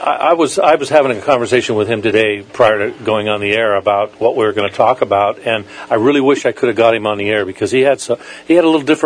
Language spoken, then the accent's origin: English; California, United States; I grew up in the Sacramento Valley